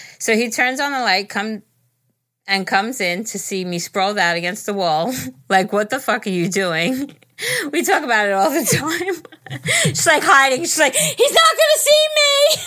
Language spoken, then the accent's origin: English; Pittsburgh, Pennsylvania, United States; I'm from Pittsburgh.